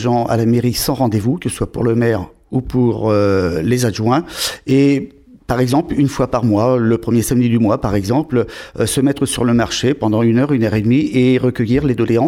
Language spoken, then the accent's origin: French; Saint-Pierre-d'Oléron, Nouvelle-Aquitaine, France; moved away as an adult; Je suis oléronais, je suis né à Saint-Pierre d'Oléron.